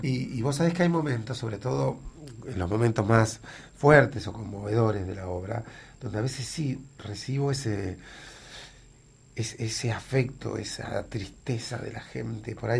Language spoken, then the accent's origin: Spanish; Argentina; los argentinos somos hinchas de Uruguay. O sea, cuando Uruguay juega con cualquiera, siempre hinchamos por Uruguay.